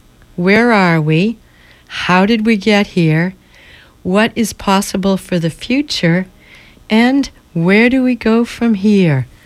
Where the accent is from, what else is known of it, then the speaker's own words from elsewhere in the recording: East Coast, United States; now in Oregon, United States; Yes, I'm not a native of this area. I'm from the East Coast, so when I got here, I was really impressed with how much the people here locally do care about their environment.